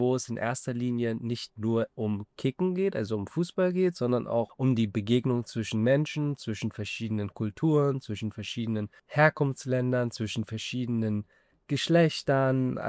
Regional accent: Berlin, Germany; auch von meiner Vita her als Jugendlicher im Hotspot, Multikulti-Hotspot Berlin aufgewachsen bin

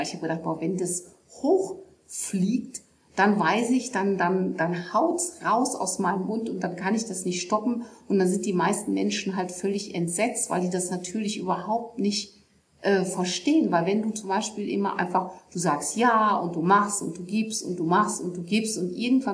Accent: North Rhine-Westphalia, Germany; Ich komme aus dem Ruhrpott und da sagen wir gerne Tacheles.

